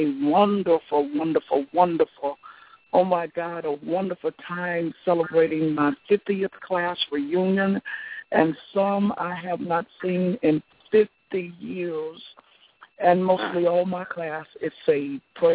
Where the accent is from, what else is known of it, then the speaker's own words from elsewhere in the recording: Palatka, Florida, United States; We're traveling to Jacksonville, Florida now, out of my hometown, Palatka, Florida, right outside of St. Augustine, Florida